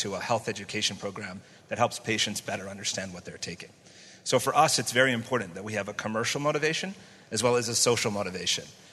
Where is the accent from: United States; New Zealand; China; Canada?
Canada; now in Manila, Philippines; I'm actually from Canada. I'm non-Malaysian, but I do love it here. So I'm actually based in the Philippines out of Manila.